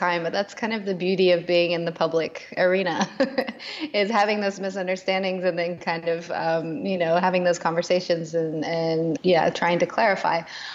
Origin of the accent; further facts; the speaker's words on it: Tennessee, United States; now in Berlin, Germany; So I'm from Tennessee, and I grew up hearing about Sacred Harp music, but had not really engaged with it.